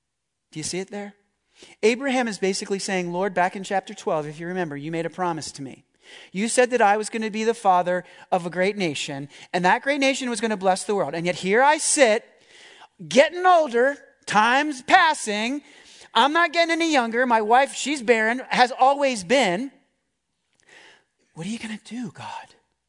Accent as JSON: {"language": "English", "country": "United States", "said": "I mean, I'm an American after all. I have rights, you know."}